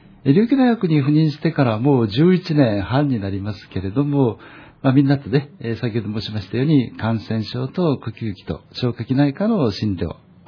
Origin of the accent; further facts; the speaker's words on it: Takamatsu, Kagawa, Japan; 私、四国のですね、高松市というところで、はい、実は、まあ、大学は岡山大学なんですけども、まあ、岡山大学を卒業後、まあ、東京で研修したり、あるいは、まあ、2年間、アメリカに留学させていただいて